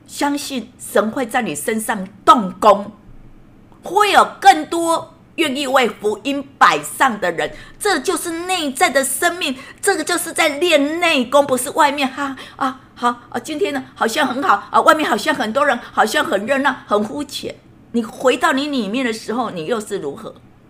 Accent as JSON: {"language": "Chinese", "country": "Taiwan", "said": "我什么都不怕，我还怕跟他讲说我是台湾来的吗？"}